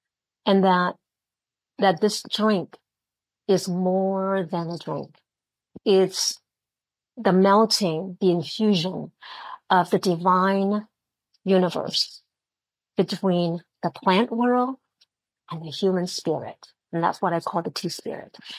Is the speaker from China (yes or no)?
yes; China; English is a second language; I speak Chinese fluently. I was raised in China, born in China.